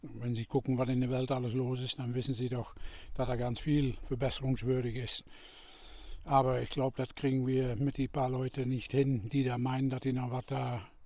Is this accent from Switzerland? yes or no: no; Netherlands; German is a second language